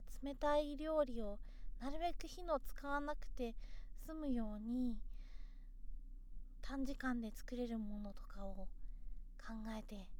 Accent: Kyushu, Japan; 出身地は九州です。

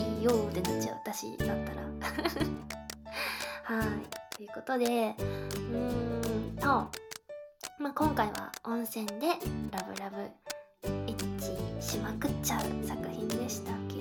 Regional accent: Fukuoka, Japan; accent: Fukuoka dialect; やっぱり福岡の方言も住んどうところでやっぱ違うから、なんかうちがいつも使いよう方言も入ってればちょっと違う

